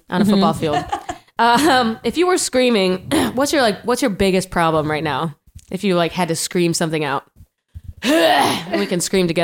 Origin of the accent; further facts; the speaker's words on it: Arkansas, United States; I'm from Arkansas, but it's flat, right?